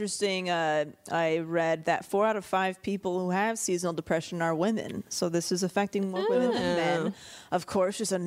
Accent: California, United States; growing up in California, it's like, I sleep when it's dark.

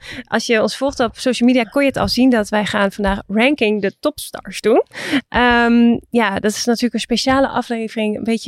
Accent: Assen, Drenthe, Netherlands; born there; Ik ben ook geboren in Assen.

